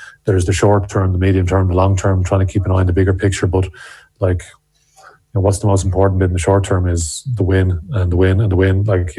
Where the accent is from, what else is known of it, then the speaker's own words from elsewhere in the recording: County Wicklow, Ireland; Well, I'm from Wicklow, so make sure we get that in. I've been living in Wexford for part of this recent time as well.